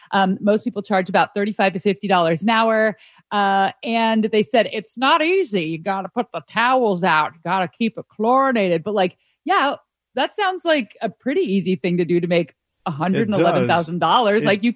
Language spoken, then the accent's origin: English; California, United States; now in Seattle, United States; I'm from California. So that's what summers always were, was like, you know, your summers are spent swimming.